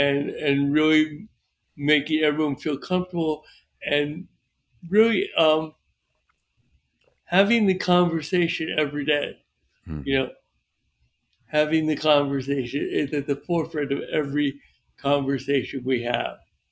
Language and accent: English; New York, United States; moved away; also born or lived in Florida; I was from New York, moved to Florida.